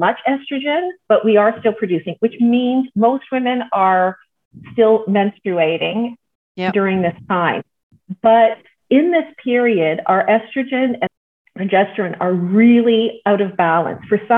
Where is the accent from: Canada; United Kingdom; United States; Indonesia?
Canada; now in Netherlands; I'm Canadian. I live in the Netherlands. I'm a mom to a lovely 19-year-old daughter, married to a Dutch man.